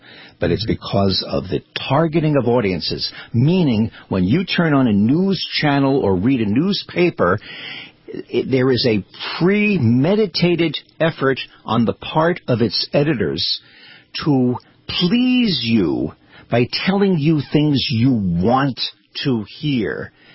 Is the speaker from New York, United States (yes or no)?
yes; Brooklyn, New York, United States; Well, I'm from Brooklyn.